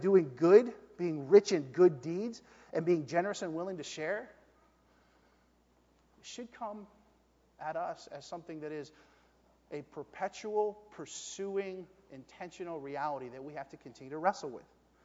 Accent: New Jersey, United States; When I came out here from New Jersey, Philadelphia area, one of my favorite foods was cheesesteaks.

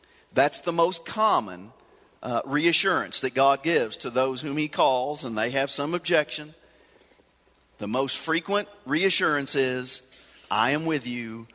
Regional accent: Middlesboro, Kentucky, United States; And I've already mentioned my hometown. I'm from Middlesboro, Kentucky. That's not Lexington or Louisville. That's not where people get educated. I'm from the backwater. That's Appalachian Mountains, backwater.

